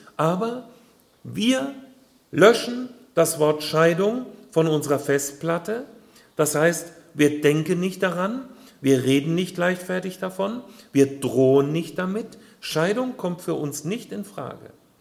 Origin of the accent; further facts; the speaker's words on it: Hesse, Germany; Ich komme aus der Nähe von Kassel.